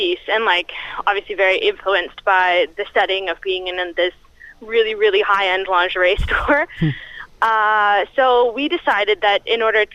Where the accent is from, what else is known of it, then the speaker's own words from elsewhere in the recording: Fredericton, New Brunswick, Canada; also born or lived in Oromocto; now in Toronto, Canada; I'm actually, Matthew and I are both from New Brunswick. We both, I'm from Fredericton and Ormocto, and Matthew is from St. John and KB, and we both actually went to university. I went to UNB in Fredericton